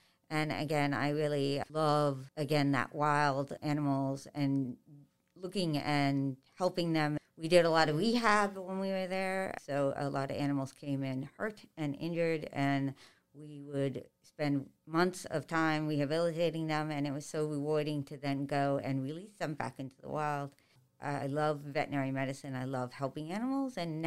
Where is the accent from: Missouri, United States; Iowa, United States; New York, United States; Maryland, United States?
New York, United States; Long Island; So I am a native New Yorker. I grew up on Long Island.